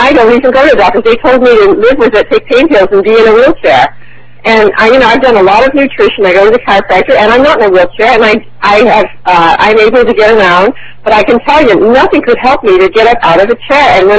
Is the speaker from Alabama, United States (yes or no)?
no; Anaheim, California, United States; I'm from Anaheim.